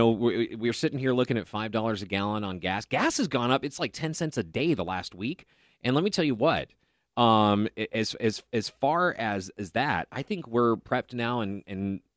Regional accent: Missouri, United States; Maybe it was just me growing up in Missouri

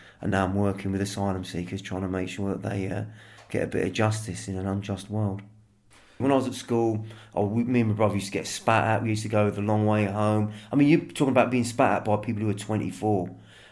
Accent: Luton, East of England, United Kingdom; also born or lived in London; Well, I was born in London, brought up in Luton, brought up in a white, predominantly white area.

